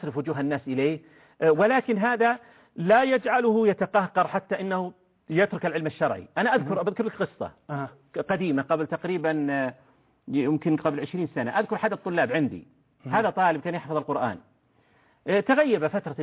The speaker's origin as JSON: {"language": "Arabic", "country": "Saudi Arabia", "said": "عندنا في المملكة العربية السعودية، حتى في الخليج ودول عربية"}